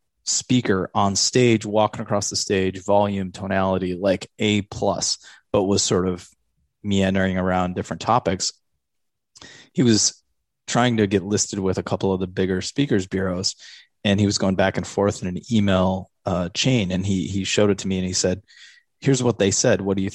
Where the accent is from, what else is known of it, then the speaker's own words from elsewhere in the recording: Eau Claire, Wisconsin, United States; I mean, I grew up in Eau Claire where there was Old Country Buffet